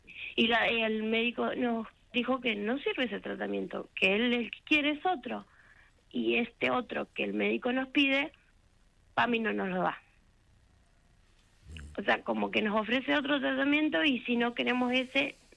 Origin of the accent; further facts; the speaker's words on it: Lobos, Buenos Aires Province, Argentina; Nosotros somos de Lobos, sí.